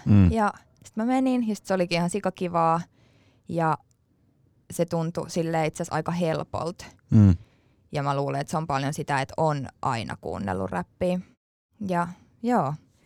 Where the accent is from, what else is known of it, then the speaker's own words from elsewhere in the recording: Helsinki, Uusimaa, Finland; oon syntynyt Kätilöopistolla Helsingissä, kasvanut Viikissä. Oikeastaan niin kuin melkein koko niin kuin nuoruusikäni.